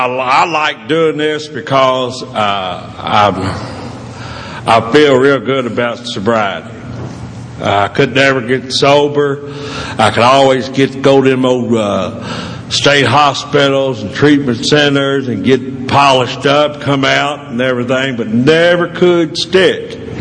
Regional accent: Louisville, Kentucky, United States; I came from Louisville, Kentucky.

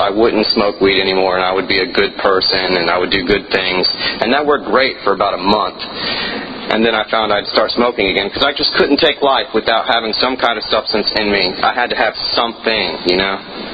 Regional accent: Lynchburg, Tennessee, United States; I'm originally from Tennessee. I was actually live in Lynchburg, Tennessee, real close to Lindsay in Tullahoma. And my dad worked for Jack Daniels

